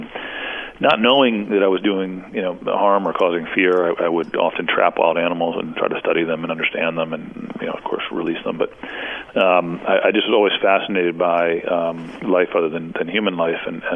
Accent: College Park, Maryland, United States; also born or lived in Washington, D.C.; So I grew up in the Washington, D.C. and College Park, Maryland area.

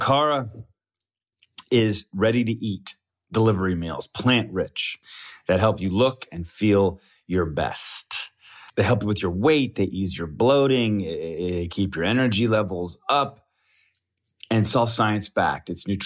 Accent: Colorado, United States; now in Los Angeles, United States; Growing up in Colorado, I was tapping the Rockies.

